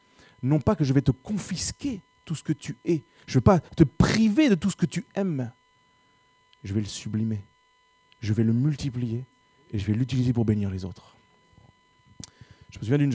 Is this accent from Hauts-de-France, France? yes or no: yes; Dunkirk, Hauts-de-France, France; Je viens de Dunkerque, il y a une plage, si.